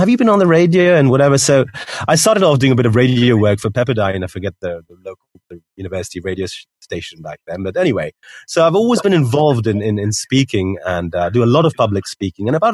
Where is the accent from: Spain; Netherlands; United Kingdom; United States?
Spain; Canary Islands; also born or lived in Karachi, Pakistan; my family is originally from India. And although I was telling you earlier on that I was born in Karachi, Pakistan, we moved over here about 40-odd years ago. And I grew up in the Canary Islands for the first, 10 years of my life.